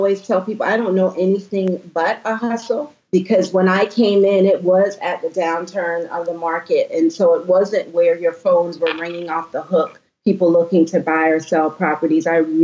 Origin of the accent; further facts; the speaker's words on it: Charleston, South Carolina, United States; also born or lived in Virginia Beach, United States; Well, I'm from Charleston, South Carolina, is where I currently reside. Sort of part-time, grew up here. My dad was Navy, so I lived here between here and Virginia Beach, Virginia.